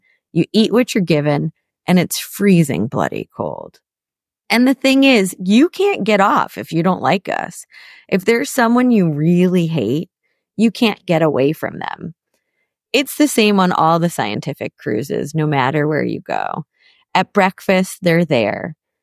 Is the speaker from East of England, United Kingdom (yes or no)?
yes; East of England, United Kingdom; I'm from Norfolk. I shouldn't be here.